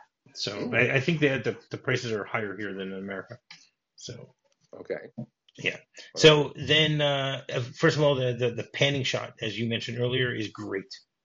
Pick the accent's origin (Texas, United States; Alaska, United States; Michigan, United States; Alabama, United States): Michigan, United States; Detroit; now in Israel; So, no, because I mean, I grew up in Detroit and I remember, you know, that there would be two gas stations across the street from each other that would have different prices.